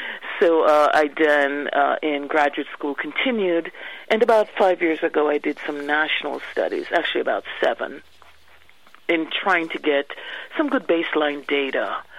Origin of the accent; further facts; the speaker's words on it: Jamaica; now in United States; I grew up in Jamaica, and there everybody took an interest in the environment.